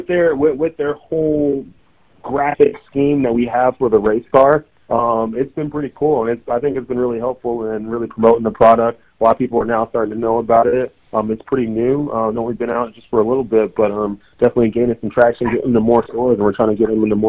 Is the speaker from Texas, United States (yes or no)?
yes; Dallas, Texas, United States; So, you know, originally I'm from Dallas, Texas, grew up in Texas my whole life.